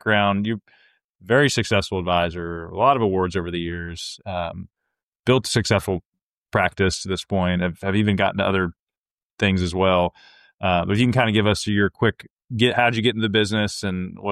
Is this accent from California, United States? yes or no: no; Oregon, United States; She's in Oregon. I grew up in Oregon